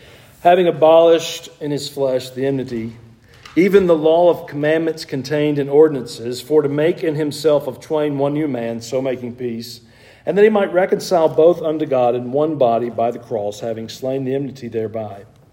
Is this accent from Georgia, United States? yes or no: yes; Georgia, United States; Y'all told me in the early class that criminals came from Georgia, and I came from Georgia, and it's starting to come out in me